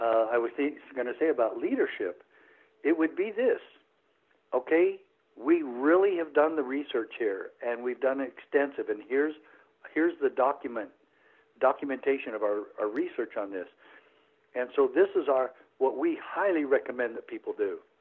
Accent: United States; I'm an American. I want to breathe free.

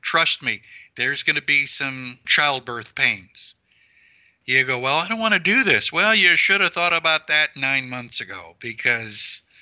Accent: Texas, United States; I come from Texas, and to us, the Alamo is not just a monument to go and visit.

